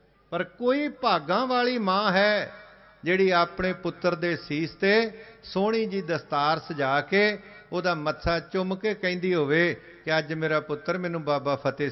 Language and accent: Punjabi; Punjab, India; ਅਸੀਂ ਪੰਜਾਬ ਦੇ ਰਹਿਣ ਵਾਲੇ ਹੋਈਏ